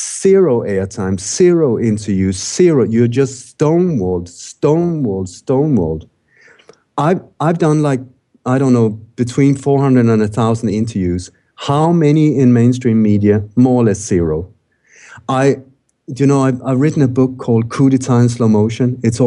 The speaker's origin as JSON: {"language": "English", "country": "Sweden", "tie": "born or raised there", "also_born_or_lived": "Denmark", "said": "So what I've done since I was born in Denmark, grew up in Sweden, this is a real massive trauma for this country."}